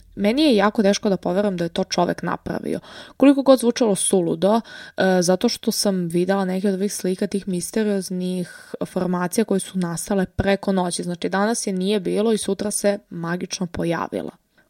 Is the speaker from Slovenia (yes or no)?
no; Sokobanja, Zaječar District, Serbia; s obzirom da sam u Sokobanji, odakle sam ja inače.